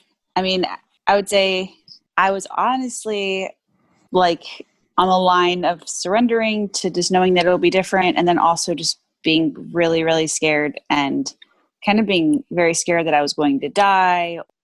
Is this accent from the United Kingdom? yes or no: no; Texas, United States; now in Los Angeles, United States; we don't really have family in LA. I'm from Texas.